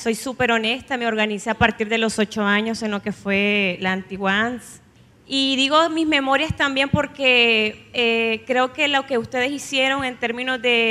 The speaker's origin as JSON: {"language": "Spanish", "region": "Chinandega", "country": "Nicaragua", "said": "soy de Chinandega"}